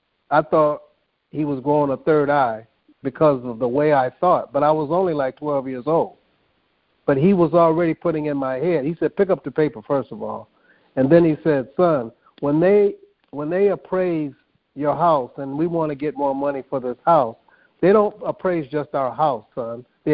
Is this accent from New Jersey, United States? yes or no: no; Pasadena, California, United States; I also grew up in an integrated environment. I grew up in Pasadena in the 60s, so I was there around the Rose Bowl.